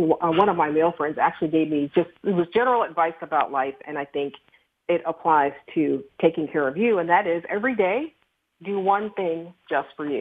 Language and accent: English; Miami, Florida, United States; born there; My sister and I was born in Miami. I have a twin, actually. My twin sister and I were the first babies in our family to be born in an integrated hospital.